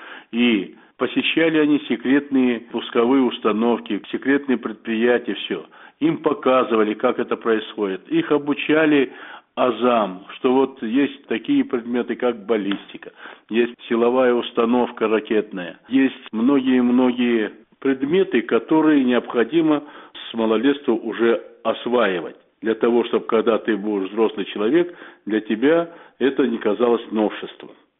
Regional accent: Moscow, Russia; И так как я был москвич, в Москве жил

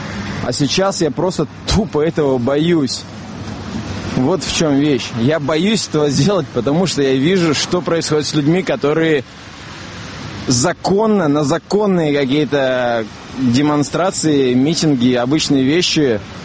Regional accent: Moscow, Russia; Я живу, я москвич

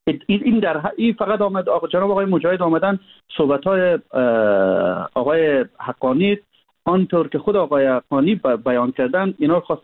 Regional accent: Afghanistan; moved away; خوب شده از افغانستان بر آمدم

